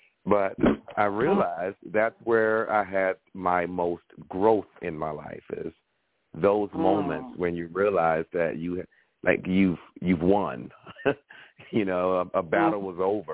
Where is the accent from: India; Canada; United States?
United States; Ridgeville, South Carolina; I am from the Lowcountry out in South Carolina, out in the country, Ridgeville, Charleston, South Carolina.